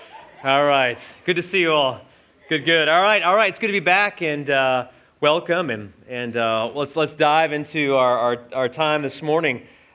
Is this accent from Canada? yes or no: no; Dayton, Ohio, United States; where I'm from the city of Dayton, Ohio, they're rated nationally one of the worst cities, both of those, for allergies.